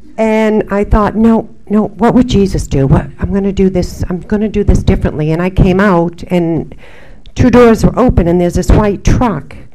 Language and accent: English; East Coast, United States; now in California, United States; I'm from the East Coast, so you see I'm in California for a reason.